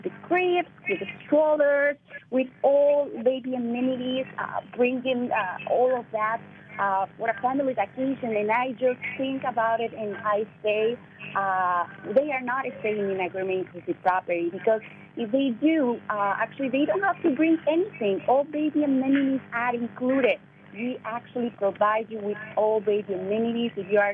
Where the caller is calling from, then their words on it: Quintana Roo, Mexico; I'm calling from Mexico in the beautiful Riviera Maya right now.